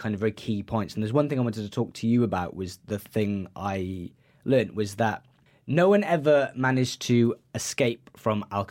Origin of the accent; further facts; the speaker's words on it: Wales, United Kingdom; it's in Wales and I'm Welsh, so...